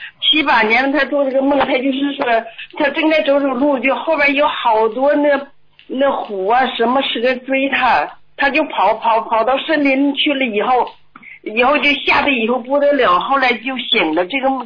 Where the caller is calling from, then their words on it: Shanghai, China; 我是上海的